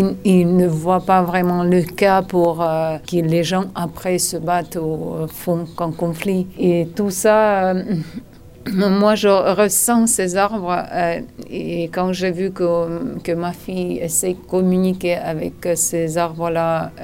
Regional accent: Azerbaijan; now in Monaco; moi je suis de l'Azerbaïdjan, j'habite ici pendant 5 ans

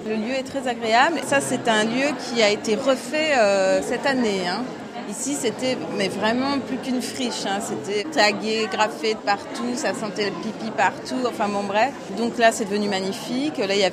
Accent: Paris, Île-de-France, France; now in Marseille, France; Je suis parisienne, mais je suis marseillaise de cœur maintenant. Ça fait 13 ans que je suis là. Quand je suis avec des Marseillais, je me laisse un peu influencer et je prends l'accent.

